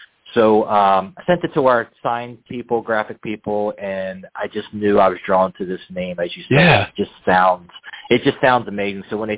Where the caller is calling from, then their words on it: Baltimore, Maryland, United States; I am in Baltimore, Maryland, where Celebrity School is headquartered.